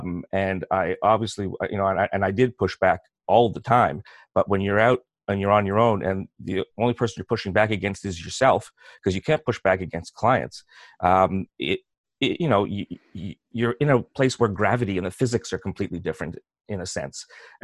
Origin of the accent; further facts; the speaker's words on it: Canada; I'm very Canadian.